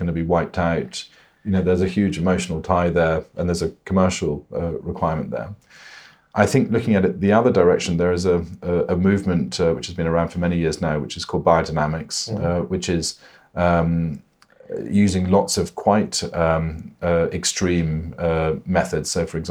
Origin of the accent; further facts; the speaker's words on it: Scotland, United Kingdom; And whiskey, I'm very partial, growing up in Scotland, a good whiskey as well